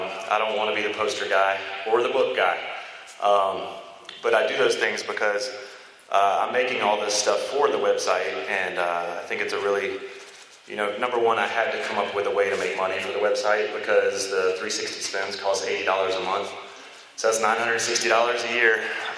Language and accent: English; North Carolina, United States; I picked my Cam Newton because I'm from North Carolina.